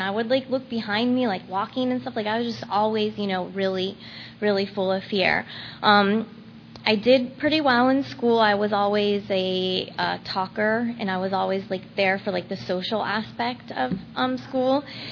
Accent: San Diego, California, United States; I grew up in San Diego, California.

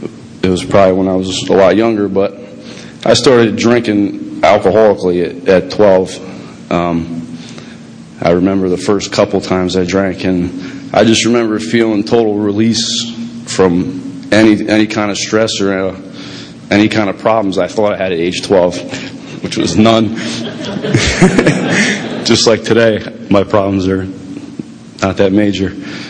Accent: New Jersey, United States; I grew up in New Jersey. I come from a big Irish Catholic family. I got like over 40 cousins on one side.

